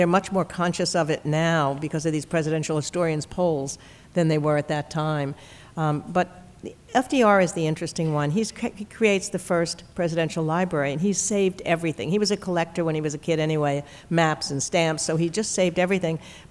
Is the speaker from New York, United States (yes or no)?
yes; New York, United States; the owner of the old Brooklyn Dodgers, who had moved them, taken them away from us growing up in New York to Los Angeles